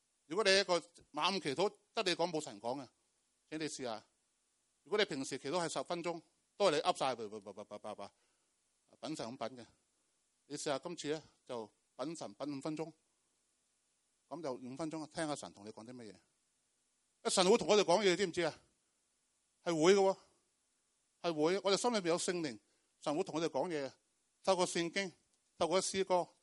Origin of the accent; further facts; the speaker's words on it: Guangdong, China; 我们广东人都，哎，很多人都这样，是不是？